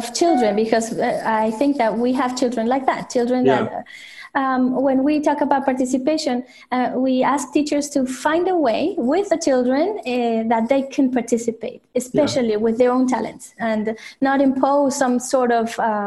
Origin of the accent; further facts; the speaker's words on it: Saltillo, Coahuila, Mexico; I grew up in Saltillo, but it's a city near Monterrey.